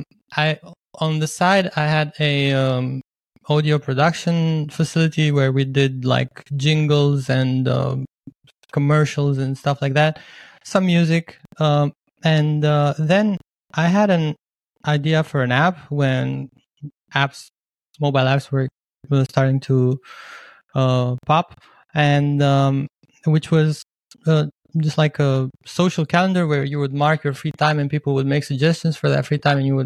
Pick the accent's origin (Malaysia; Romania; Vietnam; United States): Romania; Bucharest; So my backstory, I grew up in Romania, all over the place, mostly Bucharest.